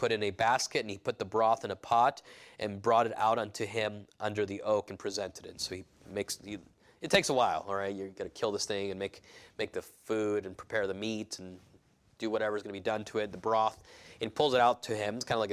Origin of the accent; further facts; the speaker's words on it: California, United States; I grew up in California